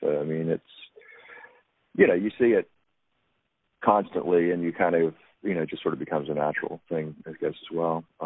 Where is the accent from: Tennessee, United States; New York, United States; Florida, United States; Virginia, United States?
Virginia, United States; Arlington; also born or lived in Washington, D.C. / Falls Church; Okay. Well, I'm from Washington, D.C., and born and raised in Northern Virginia, Arlington primarily, and Falls Church.